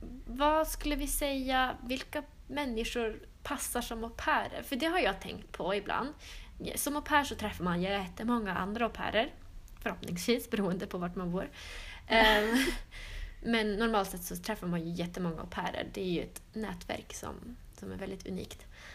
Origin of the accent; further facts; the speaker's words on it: Norrland, Sweden; Jag kommer från Norrland.